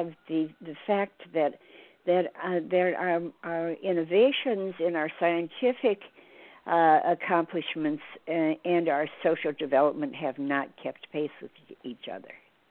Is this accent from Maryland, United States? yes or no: no; Illinois, United States; Because when I grew up in Southern Illinois, in the middle of the Bible Belt